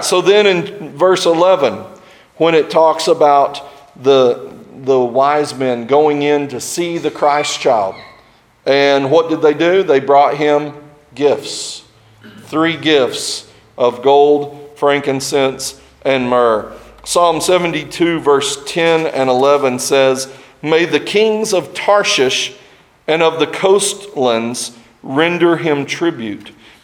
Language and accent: English; Springdale, Arkansas, United States; also born or lived in Conway / Texas / Philippines; I was born in Springdale. I lived in Springdale for 18 years, and then I moved to Conway. Then I moved to Texas. Then I moved to the Philippines, and now I'm back in Northwest Arkansas.